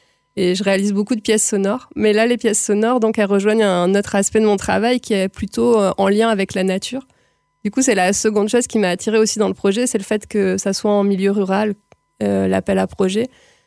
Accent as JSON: {"language": "French", "town": "Marseille", "region": "Provence-Alpes-Côte d'Azur", "country": "France", "said": "Alors, moi je viens de Marseille."}